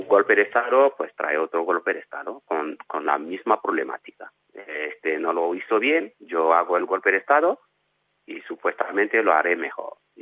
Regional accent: Burkina Faso; Spanish is a second language; ya llevan dos golpe de Estado en mi país, Burkina, pues llevamos dos golpes en 6 meses

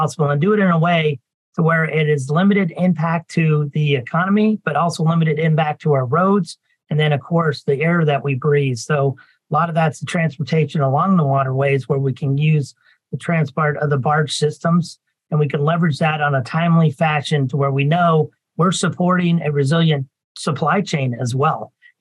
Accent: Tri-Cities, Washington, United States; I grew up here in the Tri-Cities, had a father and in-laws that all worked at nuclear power plant

